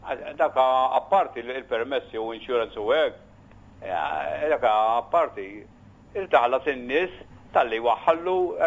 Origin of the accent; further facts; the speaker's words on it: Bormla, South Eastern Region, Malta; jiena minn Bormla, jiena iktar miġbut lejn il-festa tal-Kunċizzjoni tal-Madonna. Għax jiena Bormlis